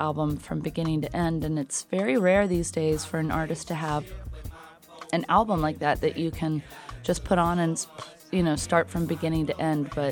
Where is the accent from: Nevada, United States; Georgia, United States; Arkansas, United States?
Georgia, United States; Atlanta; Growing up in Atlanta, you know, I've lived here my whole life.